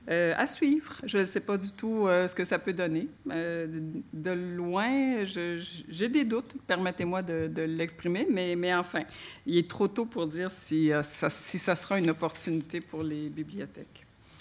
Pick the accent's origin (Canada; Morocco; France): Canada; Quebec; lors du colloque ici chez nous au Québec